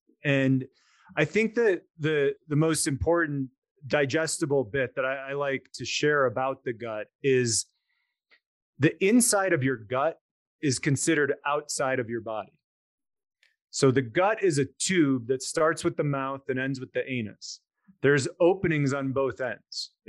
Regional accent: Chicago, Illinois, United States; I just moved here in December, so I was kind of born and raised in Chicago and lived in downtown Chicago for most of my life, and then it kind of got too violent and too scary to live there last year. So we moved to the mountains.

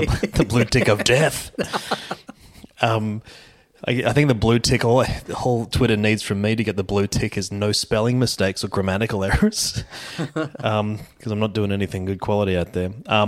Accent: Queensland, Australia; I just wanted to come home and I just wanted to, I don't know, fucking talk about being a Queenslander and have people know what I was talking about, mate.

